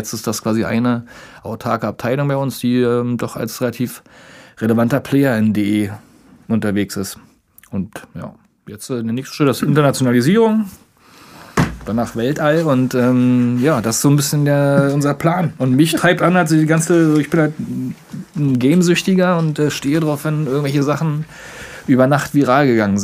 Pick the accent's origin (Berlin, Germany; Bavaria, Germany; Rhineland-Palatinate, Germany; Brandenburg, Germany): Brandenburg, Germany; Strausberg; Also, ich bin ursprünglich aus Strausberg, Brandenburgs Hauptstadt